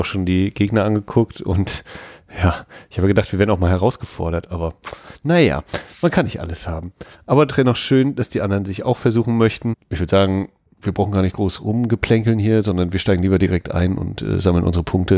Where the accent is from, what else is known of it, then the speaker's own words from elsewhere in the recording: Rostock, Mecklenburg-Vorpommern, Germany; Wir sind aus Rostock